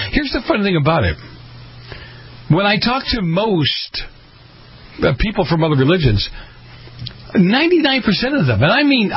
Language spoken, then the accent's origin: English; New England, United States; See, I grew up in New England, where doo-wop was prevalent.